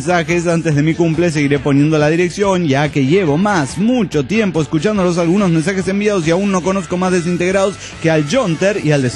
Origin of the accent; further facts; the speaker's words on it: Veracruz, Mexico; now in Mexico City, Mexico; aunque yo escribo desde la Ciudad de México, yo soy jarocho. Nací y crecí en Veracruz. Veracruz, a mis 30 años, el 86,66666% de mi vida lo he vivido en el puerto jarocho.